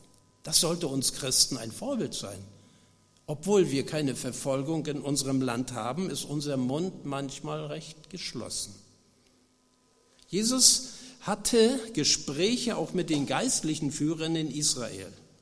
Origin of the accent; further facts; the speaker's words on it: Grimmen, Mecklenburg-Vorpommern, Germany; ich komme ursprünglich aus Grimmen, aus der Gemeinde Stralsund